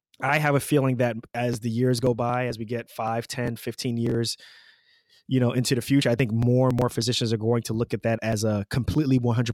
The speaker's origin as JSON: {"language": "English", "region": "New York, New Jersey area", "country": "United States", "said": "We're both from the New York, New Jersey area."}